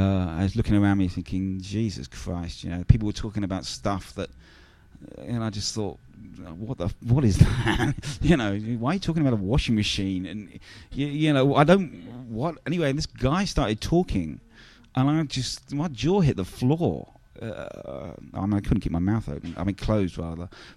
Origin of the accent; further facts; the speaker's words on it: London, United Kingdom; I'm a Londoner